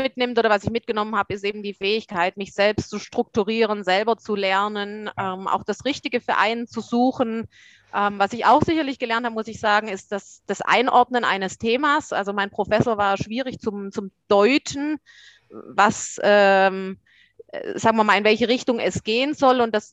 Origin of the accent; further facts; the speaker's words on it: Southern Germany, Germany; Ja, ich bin, wie man vielleicht an meinem Dialekt hört, ja aus Süddeutschland und bin der Schweiz schon immer sehr verbunden. Meine Oma kommt vom Bodensee und als Kind war ich eben auch schon oft in der Schweiz.